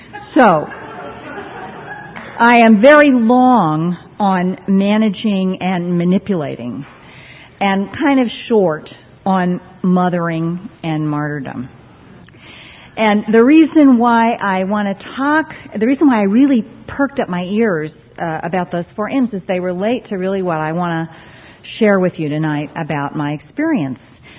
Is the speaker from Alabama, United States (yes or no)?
no; Roseville, California, United States; Actually, I'm from Roseville.